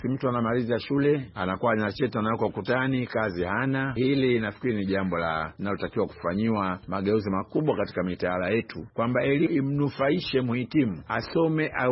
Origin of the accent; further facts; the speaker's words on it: Mchinga, Lindi, Tanzania; kwa sababu leo ukienda kule kijijini kwetu Mchinga saa hizi utatafuta vijana waone, wengine wako baharini wanavua, wengine wako mashambani huko wanaokota korosho saa hizi.